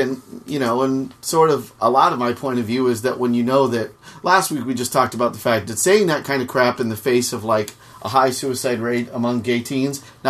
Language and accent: English; Ireland; because I'm an Irish guy